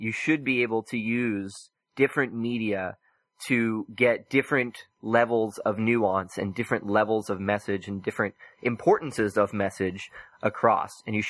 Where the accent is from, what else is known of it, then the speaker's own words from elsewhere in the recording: Oklahoma, United States; And I'm from Oklahoma originally. Chris and I met in Oklahoma.